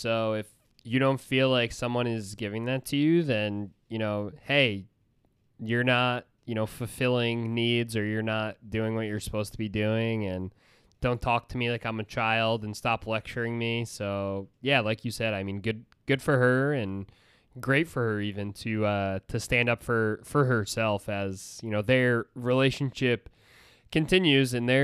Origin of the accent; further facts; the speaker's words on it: Ireland; I don't know if it's an Irish thing because we're both Irish, or if it's an everybody thing